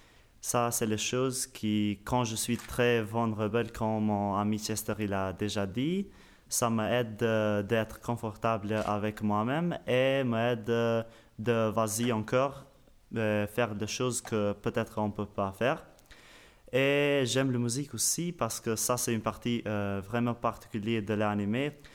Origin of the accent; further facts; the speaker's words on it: Kosovo; French is a second language; je viens du Kosovo, c'est un pays en cœur du Balkan.